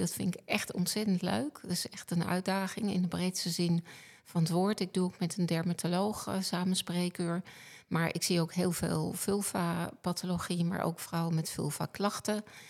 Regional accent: Netherlands; Ik denk dat wij als Nederlanders heel erg calvinistisch zijn.

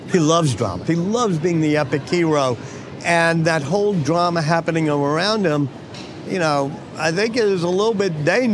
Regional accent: New Orleans, Louisiana, United States; My parents were great. I loved growing up in New Orleans.

